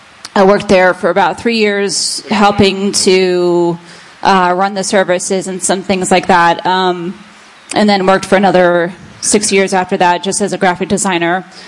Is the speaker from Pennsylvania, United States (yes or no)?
no; Arvada, Colorado, United States; also born or lived in New York; I was born and raised in Arvada, went to Arvada West High School.